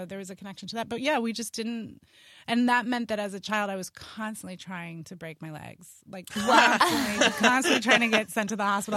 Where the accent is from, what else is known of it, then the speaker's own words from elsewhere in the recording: San Francisco, California, United States; I was raised in San Francisco in the city, and it's pretty rare